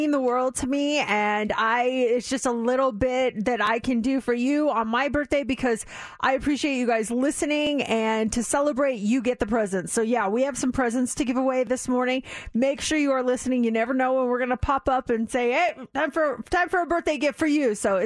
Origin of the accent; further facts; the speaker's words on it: Colorado, United States; born there; since I was born in Colorado, they're 1 hour ahead.